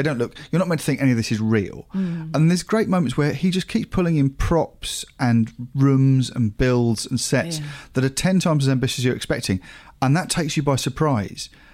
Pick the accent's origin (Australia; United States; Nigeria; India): Australia; But being Australian